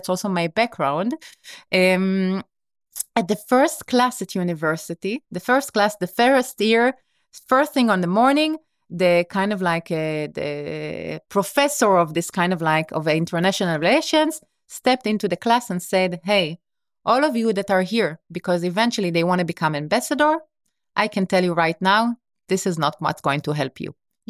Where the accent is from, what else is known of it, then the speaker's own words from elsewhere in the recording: Sde Boker, Southern District, Israel; I was born in Israel, in the desert, in Sde Boker, where I kind of like, I spent my first years of my life.